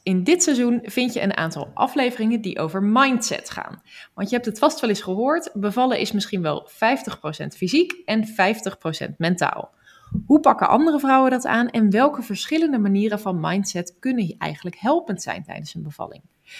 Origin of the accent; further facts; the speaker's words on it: Veenendaal, Utrecht, Netherlands; Zelf ben ik niet met de Bijbel opgevoed en geloof ik dan ook niet, maar ik ben wel opgegroeid in Veenendaal en werkzaam in Ede.